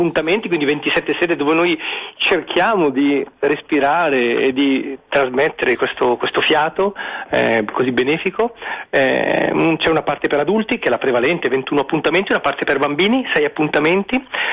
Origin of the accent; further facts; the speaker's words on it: Bergamo, Lombardy, Italy; io sono di Bergamo e quindi questa cosa la testimonio